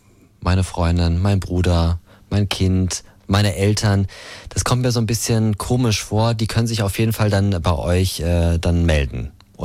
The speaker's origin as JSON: {"language": "German", "region": "Berlin", "country": "Germany", "said": "Ich bin Berliner."}